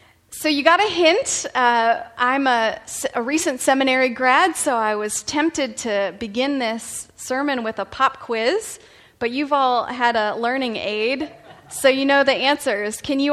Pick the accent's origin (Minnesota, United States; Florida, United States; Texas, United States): Florida, United States; now in San Diego, United States; I grew up in Florida, and then I was in the Marine Corps, and I was stationed out here at Miramar.